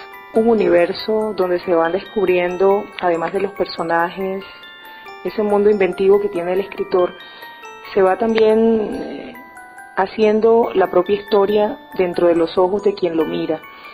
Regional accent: La Guajira, Colombia; Soy de la Guajira, de la Dama Reclinada, bañada por las aguas del Caribe inmenso, como diría el gran poeta Hernando Marín.

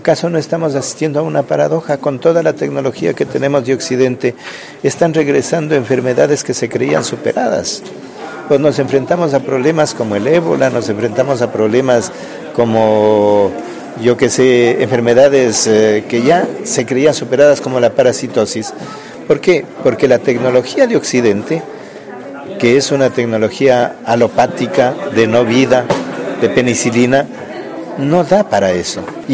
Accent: Ecuador; Algunos sueños le menciono en mi país, en Ecuador.

